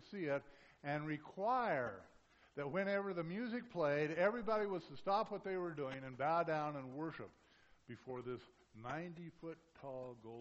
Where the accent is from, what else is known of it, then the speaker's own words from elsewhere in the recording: Arizona, United States; I've never seen such barren land, and I'm from Arizona.